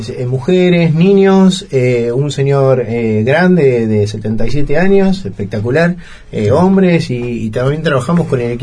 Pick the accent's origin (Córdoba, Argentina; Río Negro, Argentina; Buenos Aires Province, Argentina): Buenos Aires Province, Argentina; La Plata; Soy de La Plata.